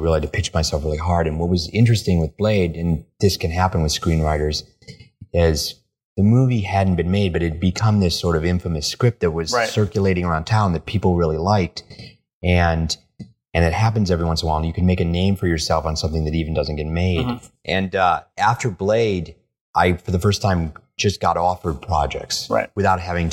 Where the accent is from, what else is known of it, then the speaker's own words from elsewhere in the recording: Ann Arbor, Michigan, United States; I grew up in Ann Arbor, Michigan, and I had been accepted to Michigan State